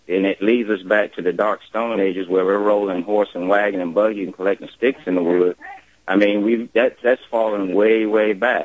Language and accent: English; United States; Being as American as a whole, like I said, I'm a person about action.